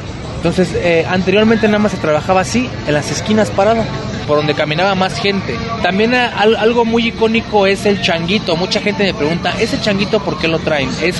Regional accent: State of Mexico, Mexico; soy organillero, vengo del Estado de México.

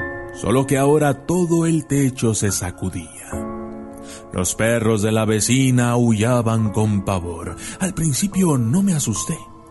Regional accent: Pisco, Ica, Peru; ya de adulto, después de haber servido a mi patria, decidí ir a mi pueblo natal, Pisco.

